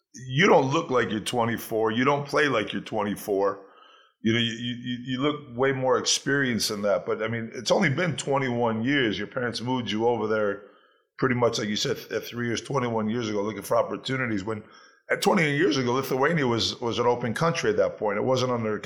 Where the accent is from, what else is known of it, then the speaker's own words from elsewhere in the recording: Rochester, New York, United States; I'm from right across the lake from Toronto. I'm from Rochester, New York. So, I mean, we know what cold is, that's for sure.